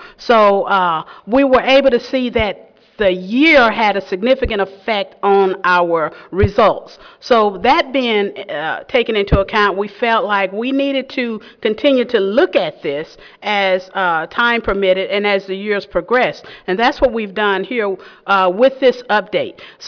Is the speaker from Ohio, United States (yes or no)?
no; Texas, United States; now in California, United States; Again, I'm originally from Texas. Now I'm in California. Totally different.